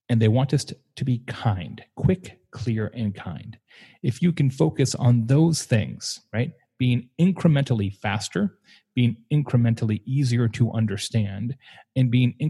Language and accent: English; Lake Havasu City, Arizona, United States; first franchise restaurant at least, in my hometown of Lake Havasu City, Arizona, went 24 hours a day.